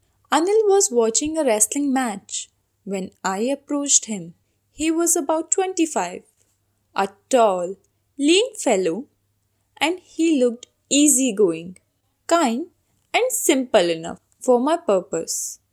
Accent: Sonipat, Haryana, India; मैं सोनीपत हरियाणा से बिलोंग करती हूँ।

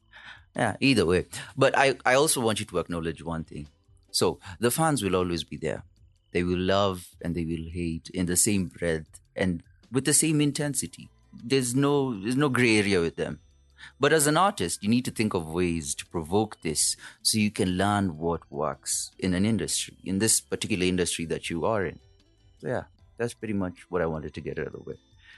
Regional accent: Kenya; As a Kenyan, I believe everyone has just been going through it.

